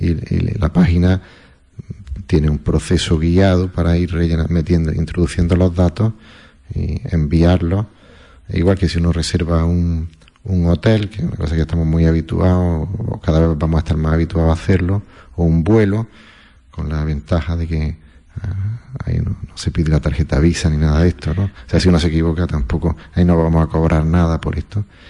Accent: Granada, Andalusia, Spain; yo lo suscribo como granadino

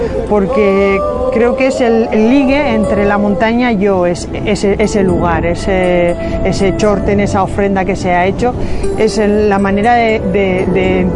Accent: Basque Country, Spain; Yo soy del País Vasco y aquello es verde también.

